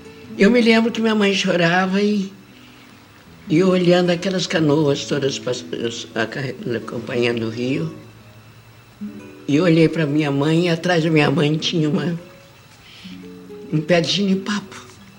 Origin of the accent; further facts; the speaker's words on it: Rio de Janeiro, Brazil; Eu nasci no Engenho de Dentro, onde hoje é Água Santa, mas fui pequena para o interior. Meu pai tinha um pequeno sítio lá no interior. E lá fiquei até os 9 anos de idade. E quando ele faleceu, minha mãe vendeu e viemos para o Rio.